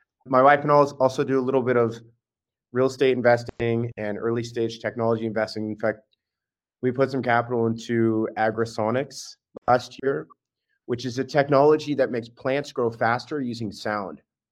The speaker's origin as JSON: {"language": "English", "region": "California", "country": "United States", "tie": "born or raised there", "said": "So I grew up in the Bay Area. In fact, my mom worked at Apple for 30 years"}